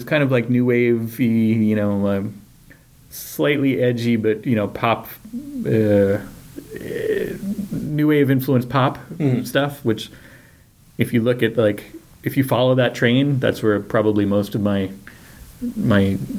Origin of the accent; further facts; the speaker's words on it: New York, United States; me growing up on Long Island in the 70s, 80s.